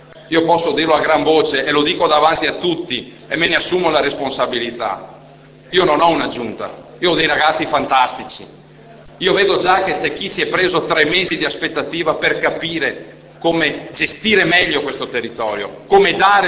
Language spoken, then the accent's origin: Italian; Veneto, Italy; quando non sono obbligato sono veneto.